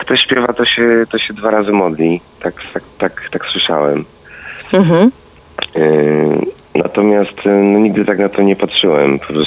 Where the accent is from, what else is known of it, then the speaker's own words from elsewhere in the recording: Poznań, Greater Poland Voivodeship, Poland; Ja jestem kibicem Lecha Poznań, ponieważ się urodziłem w Poznaniu i spędziłem tam dużo czasu